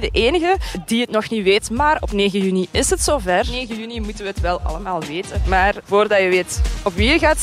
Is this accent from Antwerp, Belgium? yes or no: no; Hasselt, Limburg, Belgium; Ik ben 25, ik kom uit Hasselt. Maar dat hoort je waarschijnlijk wel.